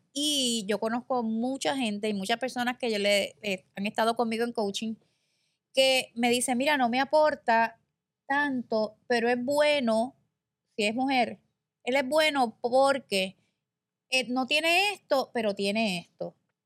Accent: San Juan, Puerto Rico; now in Aguadilla, Puerto Rico; soy de ciudad. Y lo saben, soy raza de ciudad, nací en San Juan, crecí allá. Vine en una época en mi vida y en una etapa por unas situaciones y empecé a trabajar. Me encantó Aguadilla, me quedé aquí

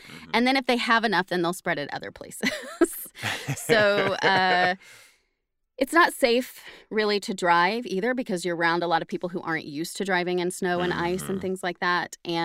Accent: Oklahoma, United States; I grew up in Oklahoma, and we had a lot of snow and ice in the winters.

